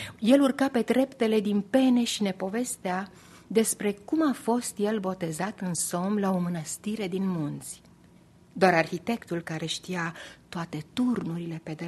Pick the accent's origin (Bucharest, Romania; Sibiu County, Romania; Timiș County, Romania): Sibiu County, Romania; Sibiu; So I'll start with my hometown city, Sibiu, which is a Transylvanian old burg from the 13th century, and where I spent my my childhood.